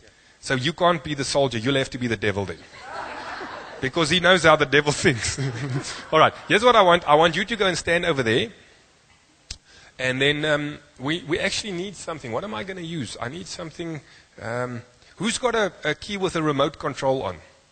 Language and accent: English; South Africa; And because we are proudly South African, and because we actually can make some decent weapons